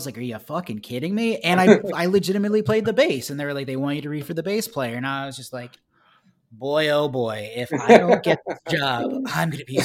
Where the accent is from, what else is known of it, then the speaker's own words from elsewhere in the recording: Philadelphia, Pennsylvania, United States; I'm from Philadelphia, Pennsylvania.